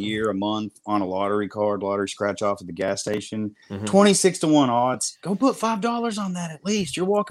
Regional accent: Tennessee, United States; I'm born and raised in Tennessee

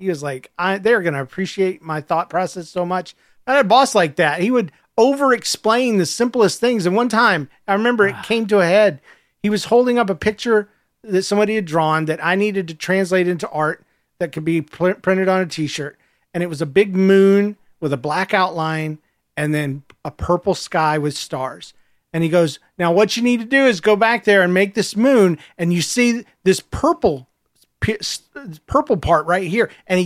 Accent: Minnesota, United States; from Minnesota

